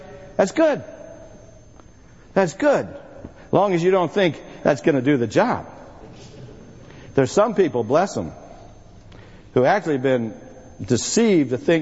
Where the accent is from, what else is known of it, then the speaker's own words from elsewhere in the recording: Aspen, Colorado, United States; When I grew up in Aspen, Colorado, and after I got converted